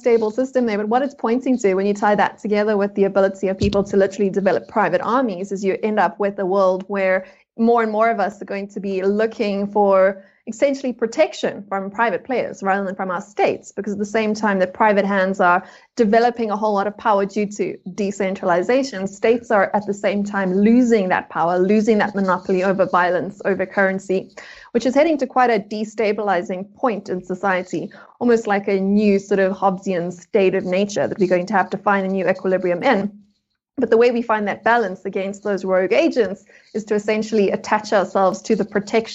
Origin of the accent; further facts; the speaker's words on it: South Africa; which as a South African, I know very well.